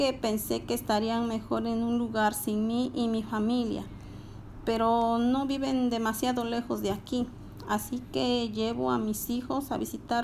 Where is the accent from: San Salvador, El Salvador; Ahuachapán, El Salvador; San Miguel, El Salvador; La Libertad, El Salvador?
Ahuachapán, El Salvador; Apaneca; now in United States; Llegué a los Estados Unidos desde Apaneca, una ciudad en El Salvador. Toda mi familia llegó.